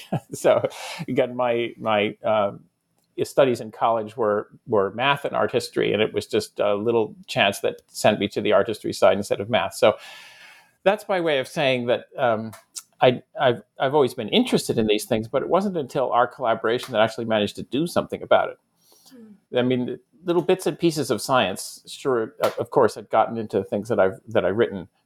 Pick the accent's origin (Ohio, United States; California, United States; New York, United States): New York, United States; Ithaca; So I grew up in Ithaca, New York. That's where Cornell is.